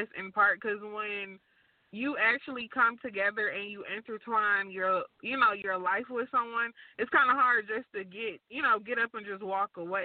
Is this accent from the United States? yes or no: yes; Atlanta, Georgia, United States; because I'm from Atlanta. So it was in Atlanta.